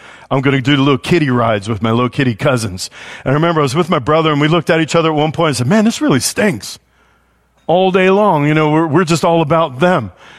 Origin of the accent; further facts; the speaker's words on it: New York City, New York, United States; Now, I'm from New York. I grew up 5 miles from Wall Street.